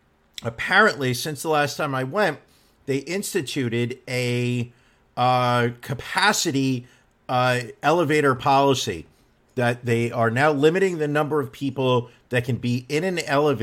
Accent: New York, United States; I'm a New Yorker. I mind my business. That's what we do in New York.

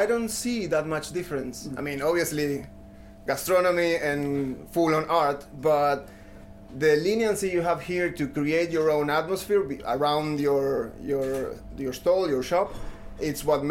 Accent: Argentina; English is a second language; now in Denmark; And … and me are from Argentina.

